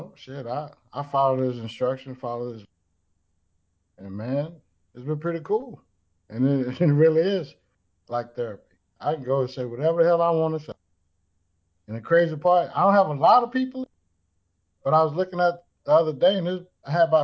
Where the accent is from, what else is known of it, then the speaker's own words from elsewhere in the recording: Houston, Texas, United States; I'm from Houston, H-Town, Fifth Ward, Texas.